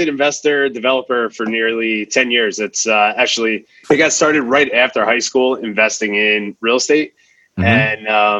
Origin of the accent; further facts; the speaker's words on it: New Jersey, United States; So we were doing that all throughout New Jersey. I'm originally from New Jersey.